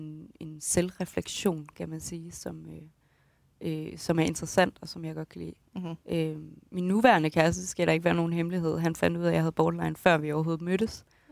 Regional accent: Randers, Central Denmark Region, Denmark; det er fordi i Jylland, og især i Randers, hvor jeg kommer fra, der får man

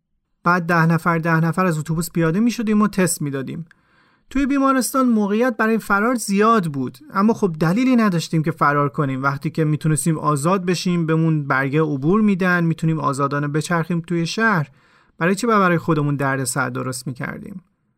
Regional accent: Syria; پرسید اهل کجایی؟ و من گفتم سوریم. سوری.

